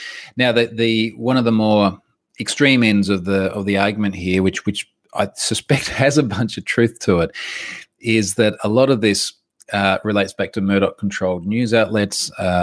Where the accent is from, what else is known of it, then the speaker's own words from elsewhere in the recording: Australia; It's like they know I'm Australian.